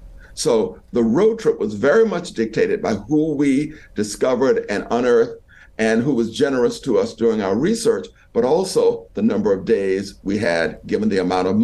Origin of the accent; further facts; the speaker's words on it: Florida, United States; now in New York City, United States; where are you from? And I would say, oh, the Florida Panhandle.